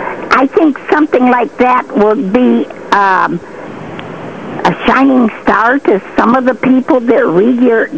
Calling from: Leroy, United States; I'm calling from Leroy

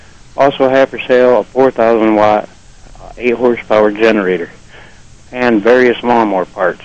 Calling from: Bath, New York, United States; Calling from Bath, Jimmy.

